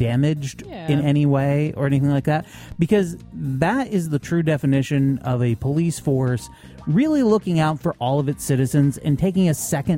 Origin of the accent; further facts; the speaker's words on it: Vermont, United States; Back to my home state of Vermont.